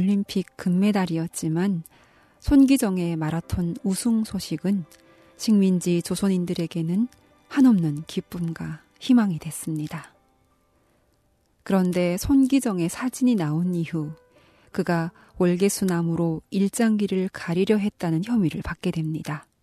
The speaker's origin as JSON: {"language": "Korean", "country": "North Korea"}